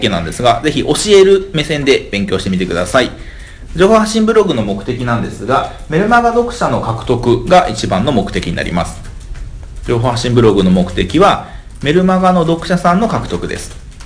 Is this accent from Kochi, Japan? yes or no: yes; Kochi, Japan; まあ、僕は高知ですけど